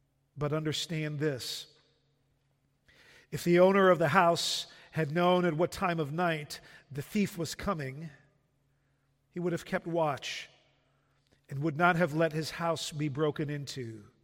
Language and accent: English; Netherlands; English is a second language; Growing up in the Netherlands, I was more or less raised to believe that everything you needed to know about the world, you could learn from soccer.